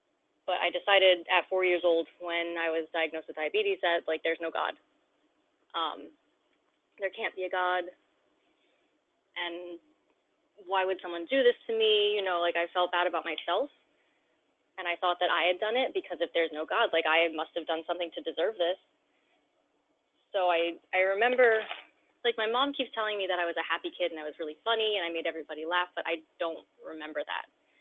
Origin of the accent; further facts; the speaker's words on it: Hamilton Township, New Jersey, United States; I grew up in Hamilton Township, New Jersey, which is like right outside of Trenton.